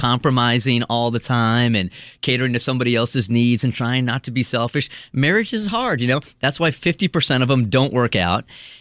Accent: San Diego, California, United States; born there; Like, I was born in San Diego.

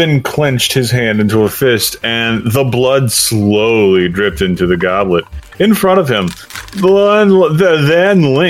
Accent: Texas, United States; born there; I may have Welsh heritage, but I was born in Texas, so America.

